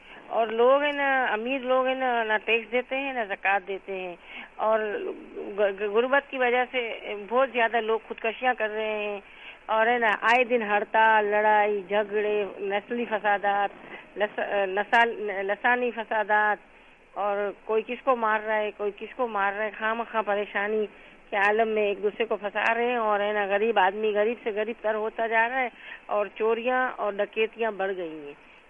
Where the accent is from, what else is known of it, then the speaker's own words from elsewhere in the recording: Karachi, Sindh, Pakistan; also born or lived in Mumbai, India; پھر باندرا میں ہم 4 مہینے رہے, پھر ہم لوگ یہاں کراچی آئے تھے ابو کے ساتھ.